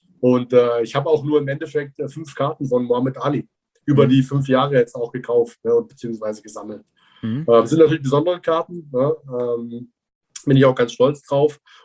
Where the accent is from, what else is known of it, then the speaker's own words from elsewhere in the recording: Bavaria, Germany; hier bei uns damals im Allgäu, ich komme aus dem Allgäu übrigens.